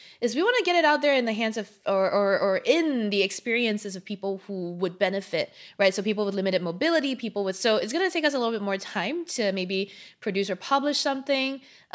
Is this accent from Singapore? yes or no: yes; Singapore; I'm a Singaporean as they come.